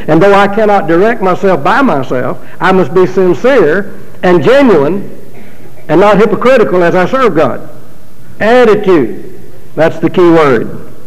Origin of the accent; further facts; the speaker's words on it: the South, United States; the old attitude I heard growing up in the South, and I'll have to be honest and state what I heard growing up in the South